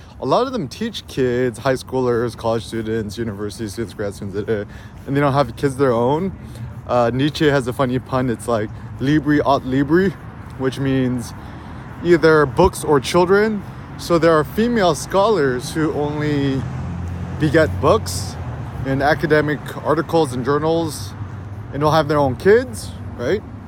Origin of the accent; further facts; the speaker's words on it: California, United States; I'm from the Bay Area, 510, right?